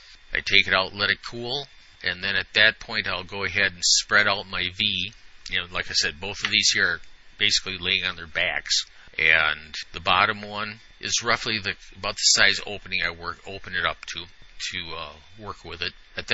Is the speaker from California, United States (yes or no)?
no; Ripon, Wisconsin, United States; We have an overhead door company here in my hometown.